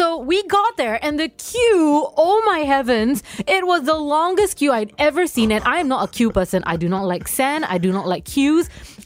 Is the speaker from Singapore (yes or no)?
yes; Singapore; as a Singaporean, I travel to JB all the time to get all my groceries and all my stuff.